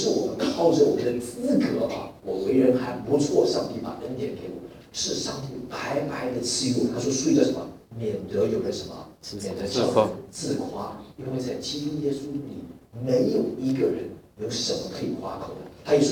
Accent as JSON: {"language": "Chinese", "region": "Massachusetts", "country": "United States", "tie": "born or raised there", "said": "我自己生长的教会在以前在麻州的时候，也是一个很小的教会"}